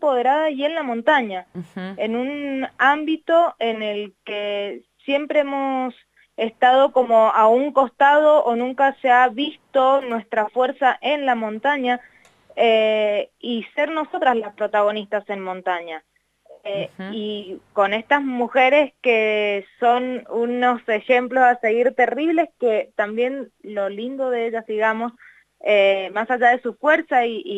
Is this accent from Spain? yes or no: no; Mendoza, Argentina; como mendocinos tenemos el, no sé, el regalo precioso de que es el patio de nuestra casa, las montañas